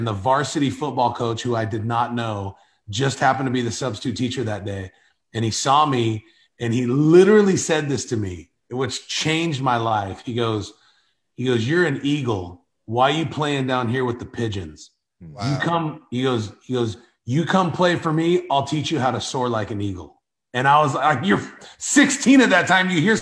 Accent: Covina, California, United States; Well, I'm originally from Covina, California, which is like the valley.

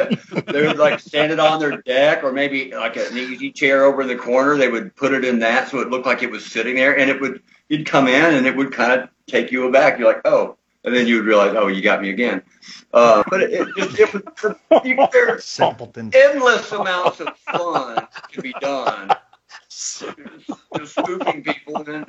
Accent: Ohio, United States; I knew Silas was heading back to Ohio, and he lived just outside of my hometown.

